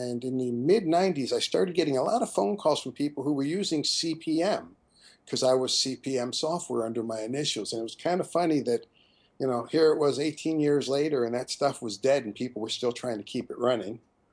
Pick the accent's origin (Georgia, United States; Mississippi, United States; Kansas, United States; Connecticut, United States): Connecticut, United States; born there; I was born in Connecticut.